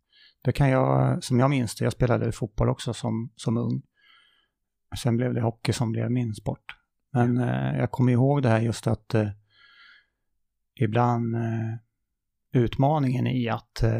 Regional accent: Örebro County, Sweden; Där jag växte upp utanför Örebro.

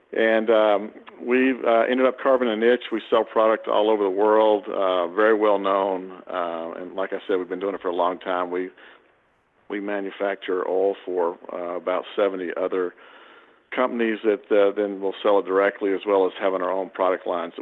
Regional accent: Georgia, United States; I'm a southern boy. I grew up in Georgia, so I'm used to the hot weather

